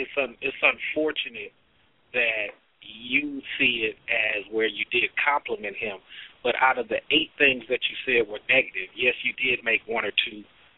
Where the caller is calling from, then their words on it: Atlanta, Georgia, United States; I'm calling from Atlanta.